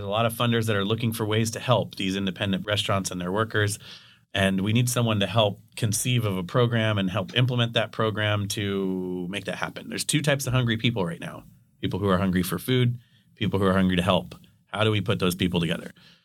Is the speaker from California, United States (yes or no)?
yes; Santa Clarita, California, United States; now in San Diego, United States; I moved here to go to UCSD. I came from the Santa Clarita Valley, which is just outside of Los Angeles.